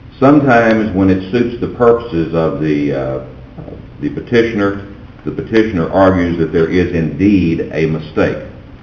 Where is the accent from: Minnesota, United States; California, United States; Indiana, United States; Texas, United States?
Texas, United States; Sinton; I'm from Sinton.